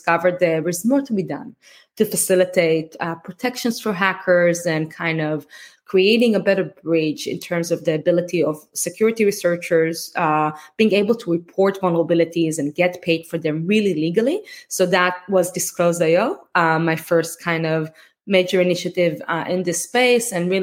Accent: Tel Aviv, Tel Aviv District, Israel; accent: Israeli; moved away as an adult; now in United States; What you're hearing, the accent is Israeli. So I grew up in Saudi Tel Aviv, came here to do my PhD in technology law at UC Berkeley

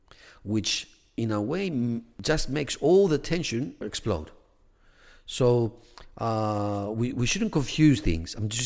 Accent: Greece; moved away as an adult; now in Australia; I came from Greece, you know, after being, you know, raised in Greece, 26 years, and I came to Australia for the first time.

